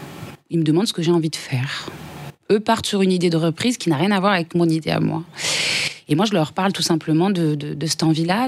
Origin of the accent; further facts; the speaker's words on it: south of France, France; je viens du Sud et par tous les chemins, j'y reviens. Pour moi, c'était la chose, j'y croyais réellement. Et d'ailleurs, c'est ce qui m'est arrivé, je suis retournée dans le Sud.